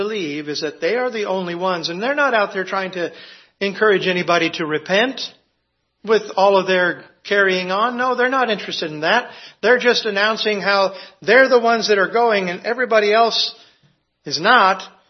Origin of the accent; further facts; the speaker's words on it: Springfield, Oregon, United States; I grew up on the West Coast, Springfield, Oregon. I lived on a major flyway for a lot of these migratory birds.